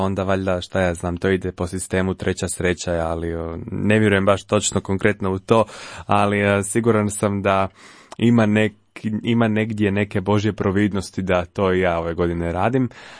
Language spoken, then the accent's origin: Croatian; Dubrava, City of Zagreb, Croatia; Iz Dubrave sam, tako da ajde, nije mi bilo predaleko doći do davde